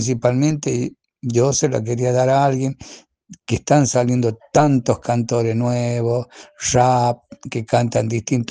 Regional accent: La Rioja, Argentina; y yo soy de La Rioja

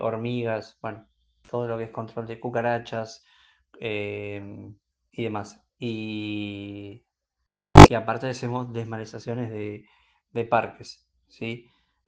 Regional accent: Mar del Plata, Buenos Aires Province, Argentina; Mira, somos de Mar del Plata.

